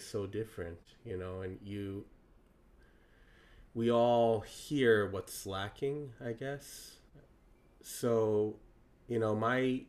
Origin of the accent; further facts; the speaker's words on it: United States; born there; I was born in the States, actually.